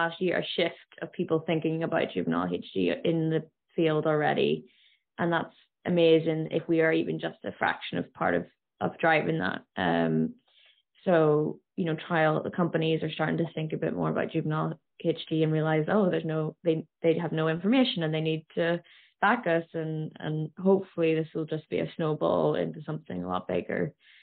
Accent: Ireland; I mean, I'm from Ireland

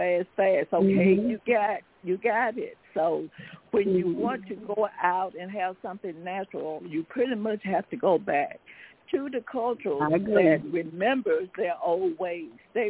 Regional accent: United States; Because we are American people, they wanted to change the old ways of how we were raised

